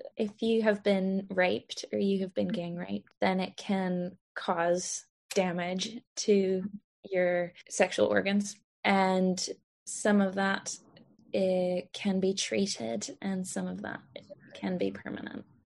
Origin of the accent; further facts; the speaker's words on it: Sweden; I grew up in Sweden